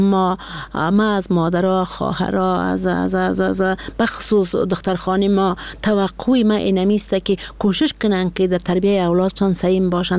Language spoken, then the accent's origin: Persian; Badakhshan, Afghanistan; ما یک کسی هستم که از بدخشان هستم